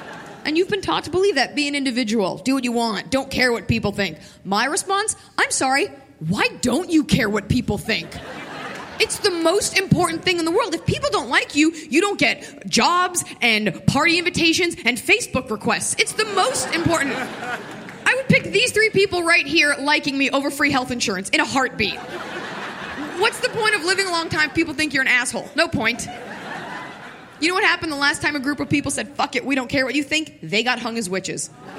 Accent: Texas, United States; No, I'm not Israeli. Yes, I love Israel. Yes, I'm proud to be Jewish. Yes, I had a bat mitzvah, but I'm from Texas.

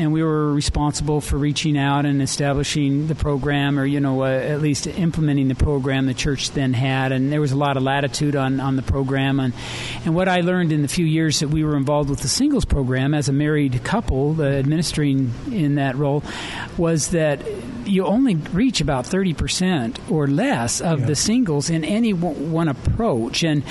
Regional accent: Logan, Utah, United States; I grew up in Logan. I've been a lifelong member of the church, served a mission.

